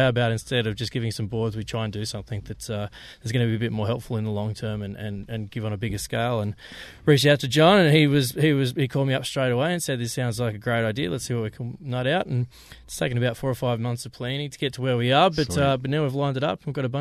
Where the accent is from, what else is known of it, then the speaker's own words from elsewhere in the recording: Wagga Wagga, New South Wales, Australia; I'm from Wagga Wagga, so I didn't have any older brothers or sisters, so I was pretty removed from that kind of culture.